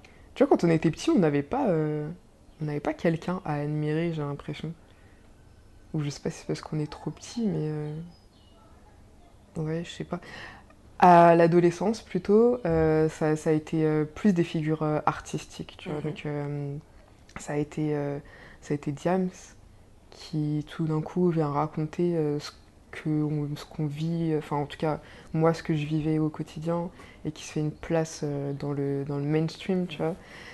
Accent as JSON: {"language": "French", "country": "France", "moved": "as an adult", "lives_now": "Canada", "said": "À la base, je viens de France. Ces 6 dernières années, j'ai vécu au Canada. Logiquement, j'y suis encore, mais là, je suis un peu en période de transition."}